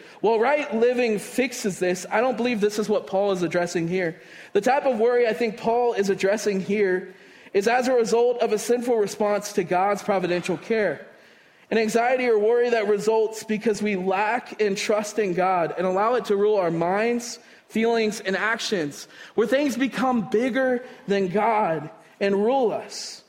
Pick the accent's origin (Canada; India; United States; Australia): United States; the South; born there; I was born in the South and, you know, everybody would sit on their porch, drink their sweet tea with their rocking chairs.